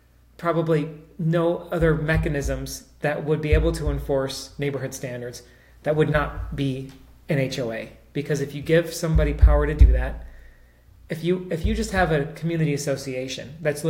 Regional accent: New York, United States; I'm from the East Coast, right? So these small little towns have a lot of authority, and they are in your life. So yes, we don't have HOAs in upstate New York

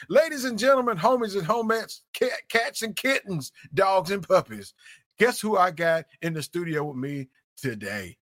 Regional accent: Mississippi, United States; I grew up in Southern Mississippi.

